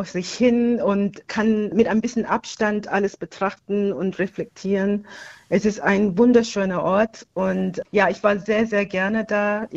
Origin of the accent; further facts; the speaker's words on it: Germany; Ich komme sozusagen aus Deutschland, einem Land, wo die Wahl jetzt im Februar bevorsteht